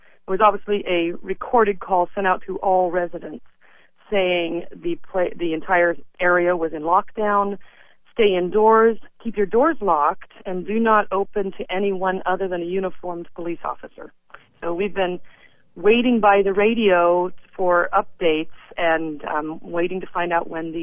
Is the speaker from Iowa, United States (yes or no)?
yes; Iowa, United States; Well, I'm from Iowa originally, and I went to the University of Iowa